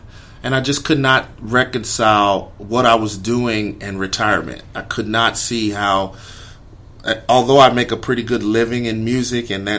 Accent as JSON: {"language": "English", "town": "Houston", "region": "Texas", "country": "United States", "said": "I'm from Houston, Texas, originally, 30 years old. Grew up. My parents are actually Nigerian. So me and my brothers and sisters were first-generation Americans. We were born here in the States."}